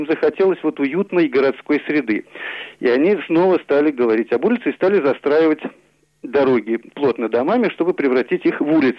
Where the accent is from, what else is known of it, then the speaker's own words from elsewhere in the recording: Saint Petersburg, Russia; Я вырос в Санкт-Петербурге, в Ленинграде